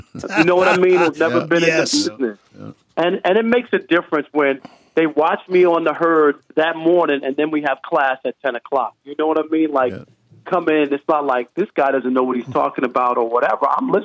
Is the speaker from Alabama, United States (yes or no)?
no; New York, United States; You know, people ask me, like, where am I from? When I used to go on vacation, you know, I'm from New York originally, but I spent 22 great years there.